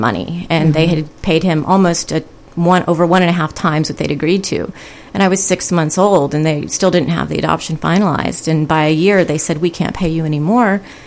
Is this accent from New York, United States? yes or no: no; Texas, United States; So I walked into the office in Austin, Texas, because I'm from Texas